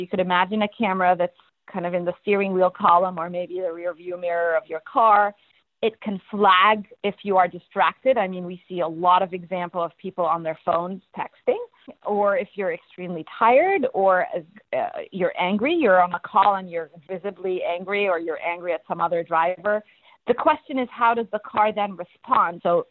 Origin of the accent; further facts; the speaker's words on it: Egypt; You know, I'm originally from the Middle East, I'm Egyptian, and people are not always forthcoming with how they feel